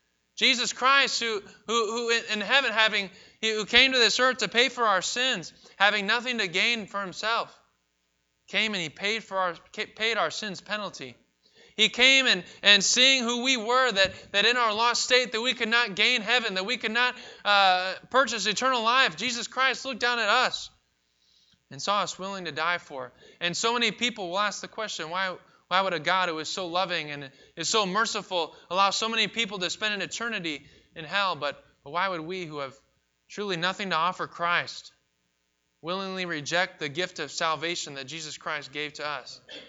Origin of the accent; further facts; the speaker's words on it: Seward, Alaska, United States; I was born and raised in Seward, Alaska, in a very small town.